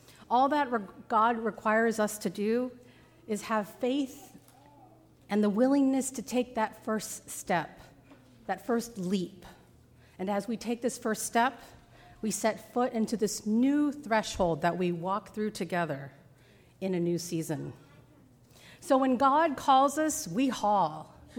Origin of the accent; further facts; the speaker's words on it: San Jose, California, United States; and I'm from San Jose, but I'd like to say that I'm really from West San Jose